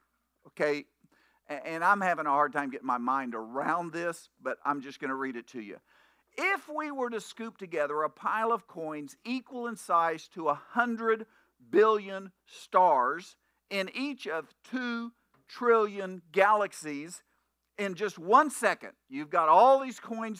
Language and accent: English; Bowlegs, Oklahoma, United States; Okay, I grew up in Bowlegs